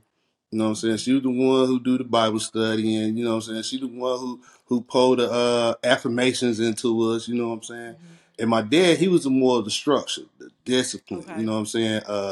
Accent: Chicago, Illinois, United States; And we grew up in Chicago. I started out, I was raised and born in Chicago. So we was around family, surrounded by family.

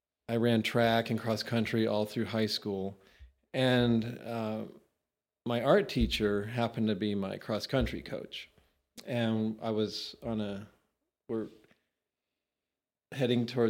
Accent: Maine, United States; And I grew up in Maine, very rural, very modest, suburban community.

